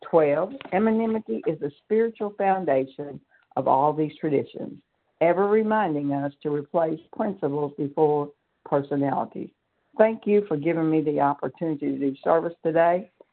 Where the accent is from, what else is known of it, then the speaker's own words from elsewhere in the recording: Pensacola, Florida, United States; I'm a food addict, and I'm from Pensacola, Florida.